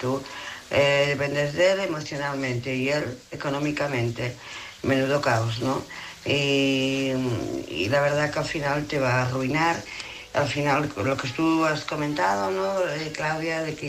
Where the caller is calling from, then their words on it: Barcelona, Catalonia, Spain; de Barcelona.